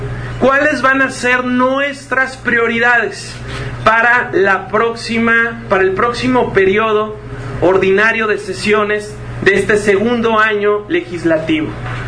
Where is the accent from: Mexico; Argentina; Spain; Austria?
Mexico; cuál es la línea a qué nos vamos a tener como mexicanos